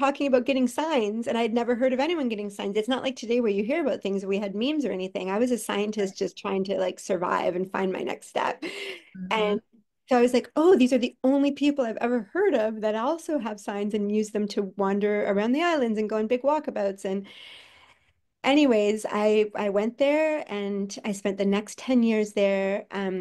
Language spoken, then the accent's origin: English; Toronto, Ontario, Canada; I lived in Toronto at the time. I'm from Canada, 3 million people in this city.